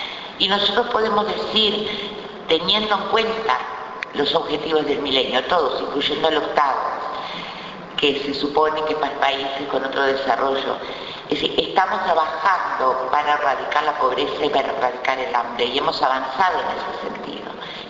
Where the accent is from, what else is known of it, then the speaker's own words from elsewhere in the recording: Montevideo, Uruguay; porque yo soy montevideana